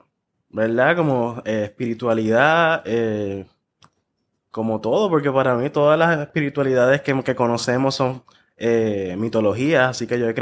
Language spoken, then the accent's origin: Spanish; Ciales, Puerto Rico; estoy hablando en televisión de que en mi pueblo, en Ciales